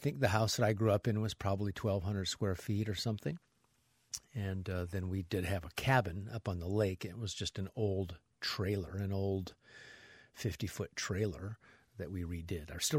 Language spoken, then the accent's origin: English; Midwest, United States; I grew up in a culture, a Swedish culture, German culture, and the German-Swedish culture that I grew up in the Midwest